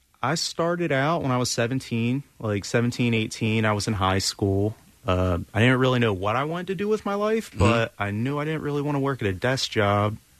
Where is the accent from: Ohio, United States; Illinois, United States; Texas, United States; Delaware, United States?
Delaware, United States; I am from Delaware.